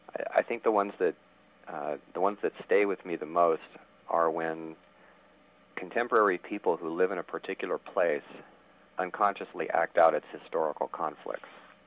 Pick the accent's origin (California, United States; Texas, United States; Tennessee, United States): California, United States; San Diego; I was born in San Diego and I've traveled a bit, but have always lived in California.